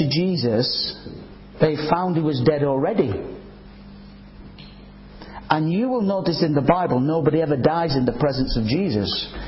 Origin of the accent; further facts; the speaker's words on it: Nelson, North West England, United Kingdom; born there; I was born in Nelson, Lancashire.